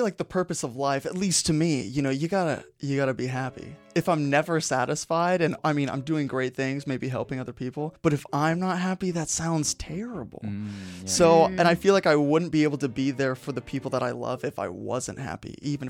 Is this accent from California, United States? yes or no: yes; California, United States; Like you said, I'm from California, out here for school.